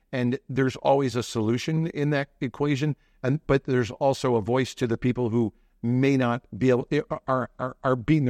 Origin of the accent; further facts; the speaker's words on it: Westland, Michigan, United States; When I was a kid, growing up in Westland, Michigan